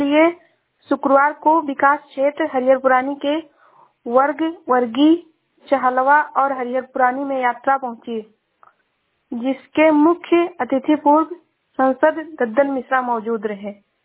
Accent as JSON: {"language": "Hindi", "town": "Shravasti", "region": "Uttar Pradesh", "country": "India", "said": "मैं जिला श्रावस्ती से हूँ।"}